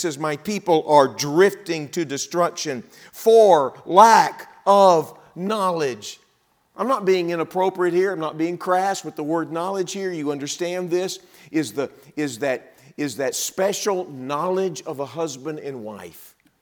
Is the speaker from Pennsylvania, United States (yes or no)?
no; Texas, United States; Look, I'm a Texan. Texan by birth. If I haven't told you that, I'm sorry. I should have. I'm a Texan. And it is a part of me.